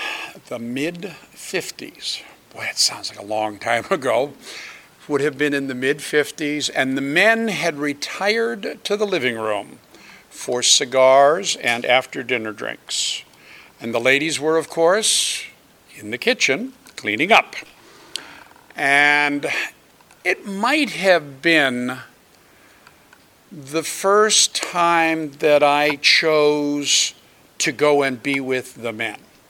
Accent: Boston, Massachusetts, United States; I grew up on the East Coast. I grew up in the suburbs of Boston.

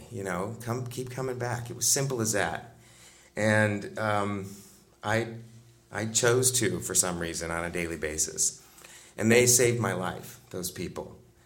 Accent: Iowa, United States; You know, it's Iowa. I grew up in Iowa.

